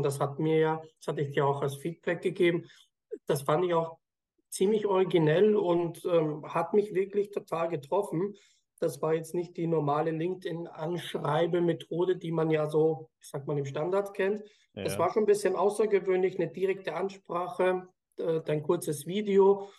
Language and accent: German; Austria; born there; Ich komme gebürtig aus Österreich. Das wird man ja auch so ein bisschen durchhören. Ich habe klassisch Wirtschaftsschule eigentlich gemacht in Österreich